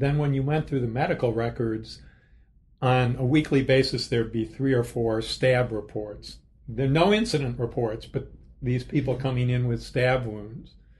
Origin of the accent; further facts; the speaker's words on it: Chicago, Illinois, United States; I grew up in the Chicago area. I had never really been in the South.